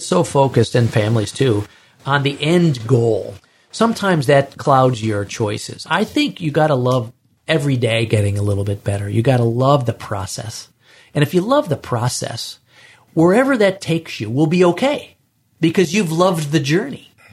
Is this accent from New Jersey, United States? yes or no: no; Chicago, Illinois, United States; I'm a kid from Chicago. I'm going to marry some girl from Romania?